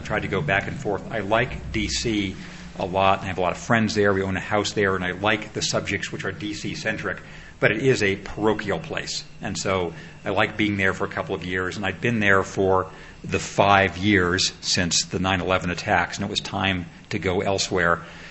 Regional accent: California, United States; I grew up near Los Angeles, and I'd never seen anything like what Beijing is like.

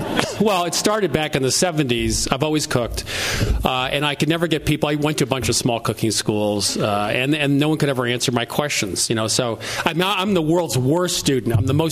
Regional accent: New England, United States; Of course, I'm from New England, so this is like summer weather.

